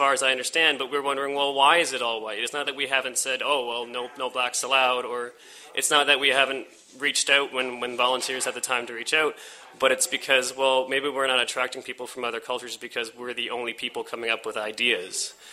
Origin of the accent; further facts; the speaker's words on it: Ontario, Canada; now in Halifax, Canada; I live just on the other side of that Yonge Street barrier in Hyderstone. I'm not from Halifax, I'm actually from Ontario